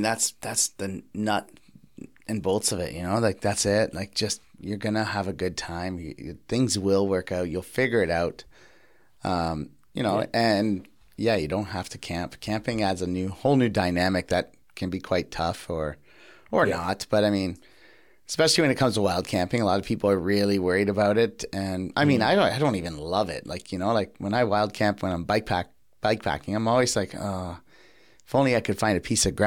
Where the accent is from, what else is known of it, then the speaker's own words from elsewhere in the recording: Canada; And like as a Canadian, they'll just be like, they might not even notice you're not from around there.